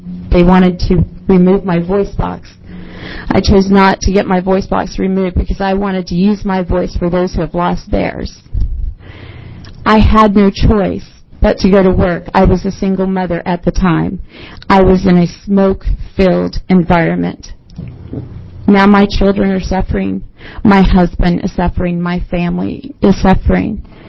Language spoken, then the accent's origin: English; Dexter, Oregon, United States; I am from Dexter, Oregon.